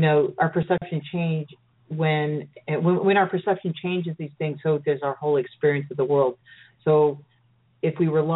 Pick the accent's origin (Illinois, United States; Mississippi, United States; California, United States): California, United States; Sorry, that was my bad Louisiana accent. I'm a California girl, what can I say?